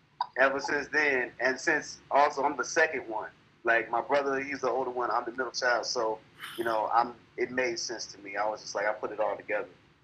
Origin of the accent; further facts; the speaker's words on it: Chicago, Illinois, United States; born there; I was born on the South Side of Chicago, specifically in West Englewood.